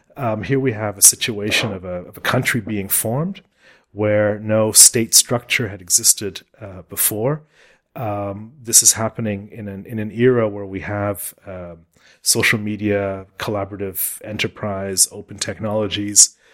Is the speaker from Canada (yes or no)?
yes; Canada; now in Berlin, Germany; I'm a Canadian with a background in architecture and urbanism, living in Berlin.